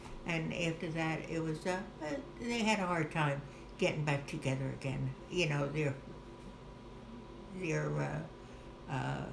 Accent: Irvington, New Jersey, United States; From Newark, they moved to Irvington, and that's where I grew up in Irvington.

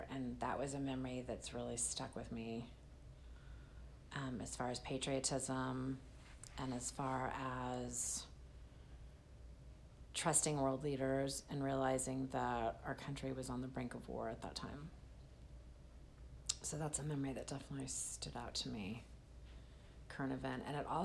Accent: California, United States; born there; I was born in 1969 in Southern California.

